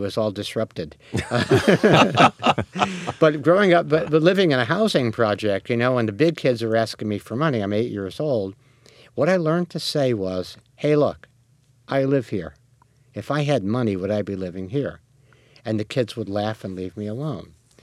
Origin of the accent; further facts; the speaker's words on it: New York, United States; I think that I, growing up in New York, you know, and being the kid that I was, you use humor as a weapon